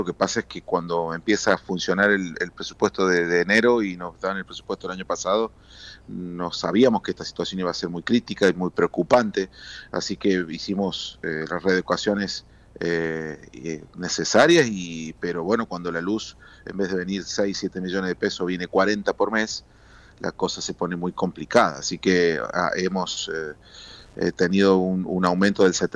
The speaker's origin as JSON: {"language": "Spanish", "region": "San Luis", "country": "Argentina", "said": "Bueno, yo soy de San Luis, imagínese que pocas veces en mi vida he visto la cantidad de población de mi provincia en un solo acto"}